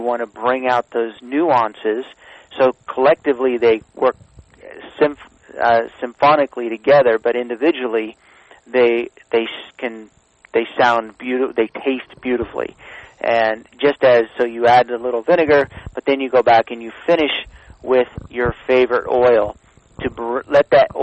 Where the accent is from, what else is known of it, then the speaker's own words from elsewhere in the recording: California, United States; I'm actually from the Central Valley.